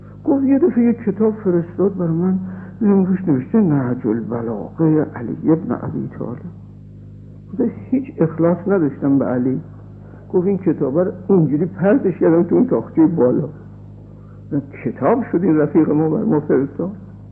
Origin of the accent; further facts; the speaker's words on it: Iran; بعد از من پرسید که اهل کجایی؟ گفتم اهل ایران.